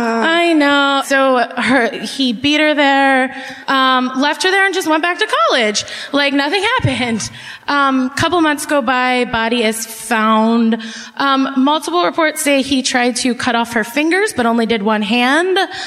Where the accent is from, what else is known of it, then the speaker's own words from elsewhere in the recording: Baltimore, Maryland, United States; Baltimore.